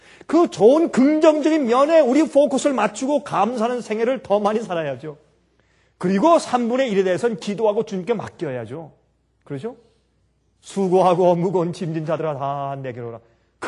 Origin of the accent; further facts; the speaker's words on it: South Korea; 우리 한국 사람들, 저도 한국 사람이고 여러분들도 한국 사람들이죠.